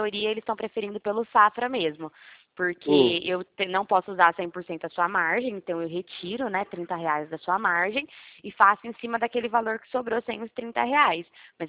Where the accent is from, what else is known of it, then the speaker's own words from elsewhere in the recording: Pirassununga, São Paulo, Brazil; eu sou de Pirassununga.